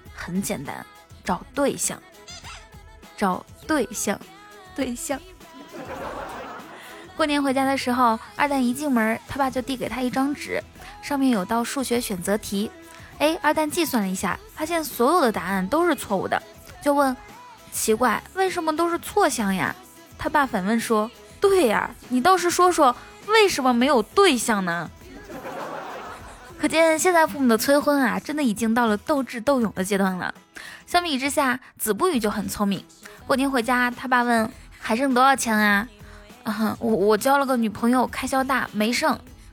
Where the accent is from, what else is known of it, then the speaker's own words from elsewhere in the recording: Inner Mongolia, China; 你是哪里人？我会回答说内蒙古